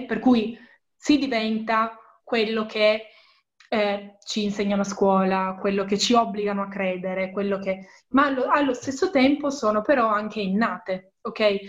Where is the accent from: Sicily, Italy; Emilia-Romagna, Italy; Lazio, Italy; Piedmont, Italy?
Piedmont, Italy; Turin; io vengo da Torino